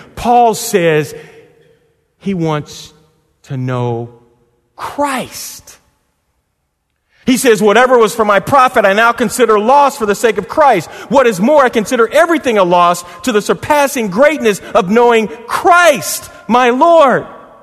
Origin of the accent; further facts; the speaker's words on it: St. Louis, Missouri, United States; I was a volunteer and an employee at the City Rescue Mission in my hometown in St. Louis.